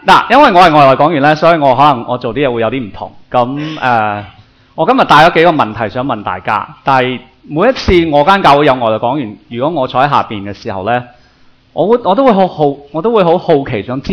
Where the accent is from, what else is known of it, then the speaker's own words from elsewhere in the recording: Taiwan; born there; 咁我喺台湾出世嘅。所以我在台湾出世的广东人。